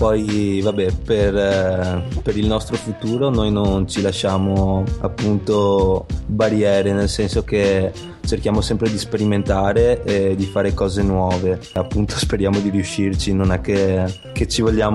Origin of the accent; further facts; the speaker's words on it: Venice, Veneto, Italy; noi veniamo da Venezia intanto, suoniamo dal 2004